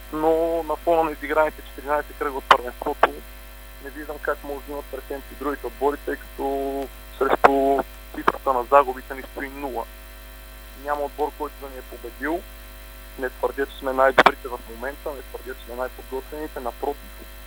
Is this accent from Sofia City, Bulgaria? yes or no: yes; Sofia, Sofia City, Bulgaria; ние, хората, които сме от София в отбора на Черноморе